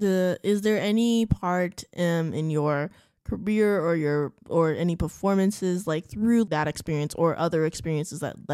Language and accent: English; San Antonio, Texas, United States; because I've only been in Texas. I'm from San Antonio, so right. I went from San Antonio to Austin, so not too far away.